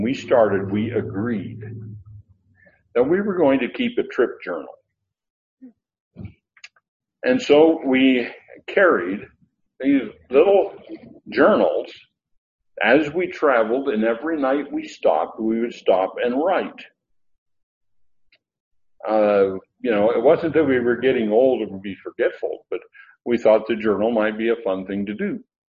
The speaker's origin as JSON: {"language": "English", "region": "California", "country": "United States", "tie": "born or raised there", "said": "As a kid, we were raised on the California side of the line."}